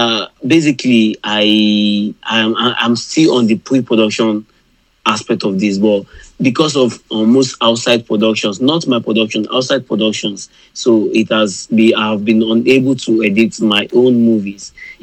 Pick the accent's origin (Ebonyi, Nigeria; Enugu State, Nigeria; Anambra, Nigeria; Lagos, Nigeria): Lagos, Nigeria; I'm from Lagos, Nigeria. I'm 20 years old, and I'm a Christian filmmaker.